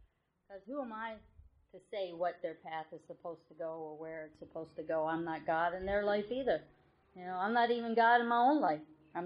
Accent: Baltimore, Maryland, United States; As growing up in South Baltimore, that's what I saw all my sisters do.

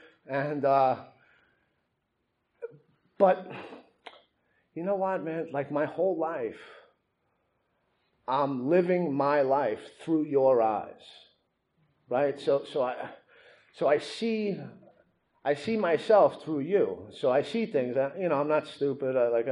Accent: Queens, New York, United States; I'm from Queens

